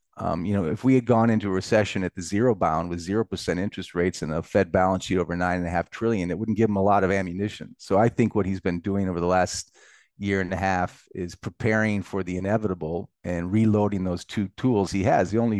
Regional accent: Michigan, United States; I come from Main Street, literally lived on Main Street in Michigan growing up.

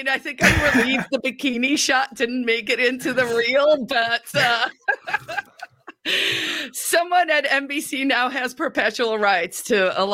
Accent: South Africa; now in United States; I'm originally from South Africa. It was a nationalist apartheid police state, and I won a green card in the lottery in 1994. When we left South Africa and came to America, it was this relief.

